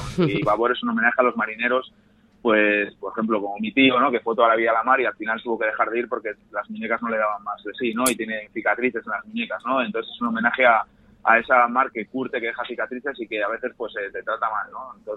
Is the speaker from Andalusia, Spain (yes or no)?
no; Santoña, Cantabria, Spain; born there; En mi caso soy nacido en Santoña, pero luego siempre he vivido fuera, ¿no?